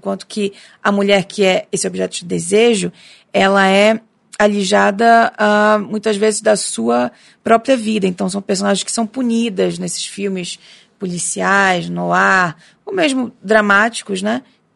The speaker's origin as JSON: {"language": "Portuguese", "region": "Pará", "country": "Brazil", "lives_now": "São Paulo, Brazil", "said": "eu sou do Pará, né? Apesar de morar aqui em São Paulo"}